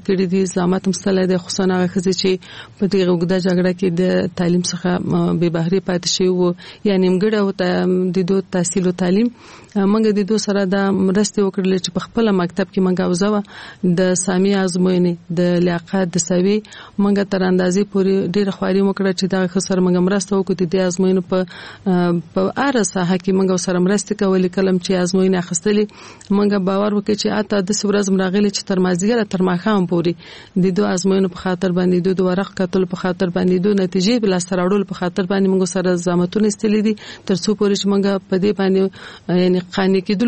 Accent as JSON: {"language": "Pashto", "region": "Kabul", "country": "Afghanistan", "tie": "born or raised there", "said": "په کال 1940 کال کې زه په کابل ښار کې زیږیدلې یم. زیږون مې په کابل کې شوی دی او ژوند مې هم د کابل ښار په 15 ناحیه کې، یعنی د خوشحال مینې منطقه کې ما ژوند کړی دی."}